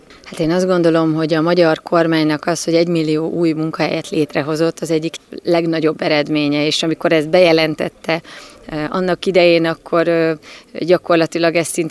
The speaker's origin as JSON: {"language": "Hungarian", "region": "Borsod-Abaúj-Zemplén", "country": "Hungary", "said": "mondjuk mi innen Tokaj-hegyaljáról származunk, ami alapján beazonosítatjuk magunkat"}